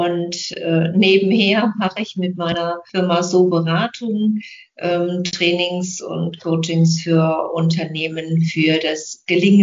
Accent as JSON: {"language": "German", "town": "Kempten", "region": "Bavaria", "country": "Germany", "said": "Ich komme aus Kempten im Allgäu"}